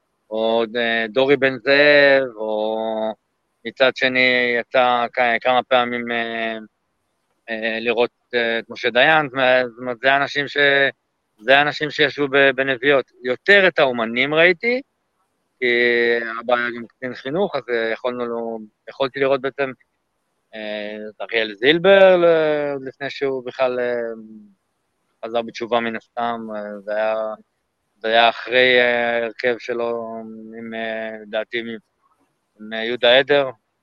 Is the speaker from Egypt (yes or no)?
yes; South Sinai, Egypt; also born or lived in Israel; גיל 2-4, בעצם אני מתחיל להיחשף לערבית בכלל, אני גדל בחוף עם ילדים בדואים, אני לא הייתי בשום גן, גדלתי בחוף.